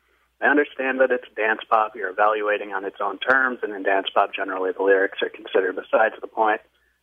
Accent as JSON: {"language": "English", "town": "Chicago", "region": "Illinois", "country": "United States", "said": "I'm from Chicago."}